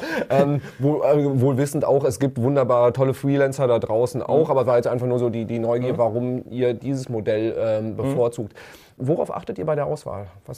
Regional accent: North Rhine-Westphalia, Germany; Ich bin als Westfale natürlich auch ein Fan des Ruhrgebiets.

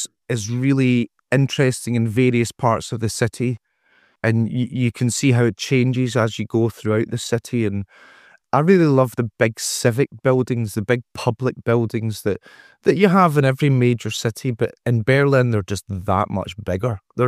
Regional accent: Scotland, United Kingdom; we thought people were just speaking English to us because we're Scottish. Nobody speaks Scottish.

